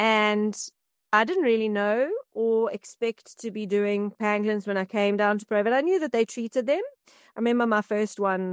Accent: South Africa; So I grew up in the Kruger Park

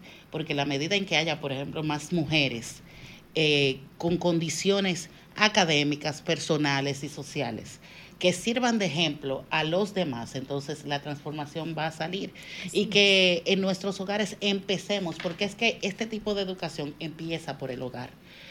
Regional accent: Dominican Republic; Soy la única dominicana nominada, sí, y creo que soy la única latina también

